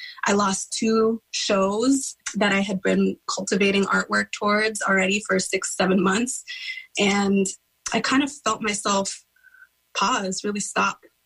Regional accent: San Francisco, California, United States; now in Oakland, United States; I'm from Ramatish Ohlone territory in San Francisco, California. I'm currently speaking to you on Huichin Ohlone territory in Oakland, California.

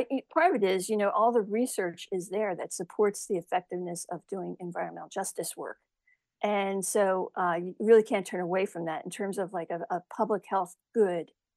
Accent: New Jersey, United States; Yeah, I'm a Jersey girl.

